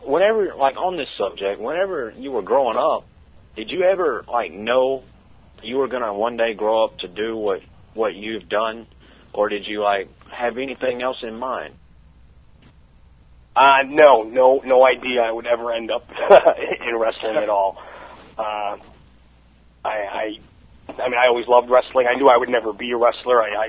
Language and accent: English; Astoria, New York, United States; moved away as an adult; now in Florida, United States; I was born in Queens. I grew up in Astoria and lived there until I was 23 and moved down to Florida after college. And I've been down in Florida ever since.